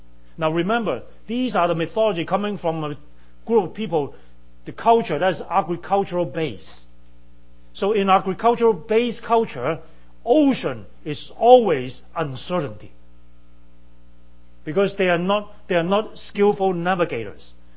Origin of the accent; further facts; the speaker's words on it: Hong Kong; I grew up in Hong Kong. Hong Kong is a very peaceful harbor.